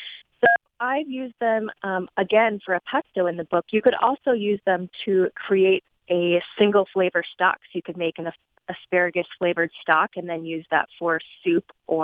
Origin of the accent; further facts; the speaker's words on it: Grand Rapids, Michigan, United States; I'm from Grand Rapids, so I always love any chance to get back to the city.